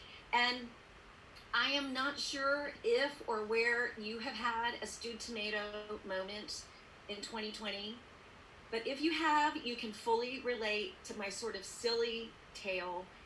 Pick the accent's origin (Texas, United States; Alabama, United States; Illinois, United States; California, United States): Texas, United States; because I'm from Texas and I have a genetic marker that I have to make chili at least once a week